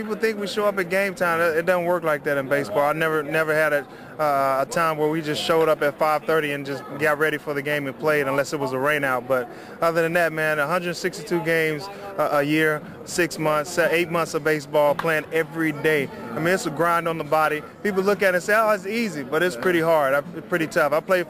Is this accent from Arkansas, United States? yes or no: yes; Pine Bluff, Arkansas, United States; I was a guy from Pine Bluff, Arkansas. We didn't have a lot of professional players come back and do those camps.